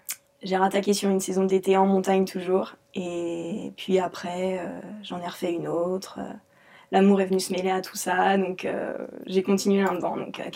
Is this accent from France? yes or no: yes; Drancy, Île-de-France, France; born there; Et je suis née à Drancy, dans le 93.